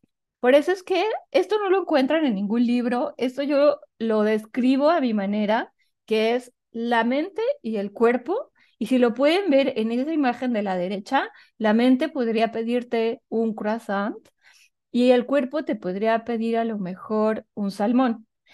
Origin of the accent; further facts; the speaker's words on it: Mexico; Como la gran mayoría de nosotras somos mexicanas